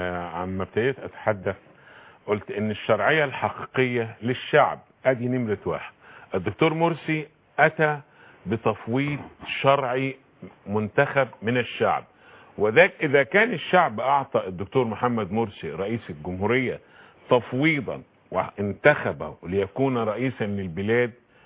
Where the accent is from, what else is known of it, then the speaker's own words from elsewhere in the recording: Egypt; احنا نفسنا كمصريين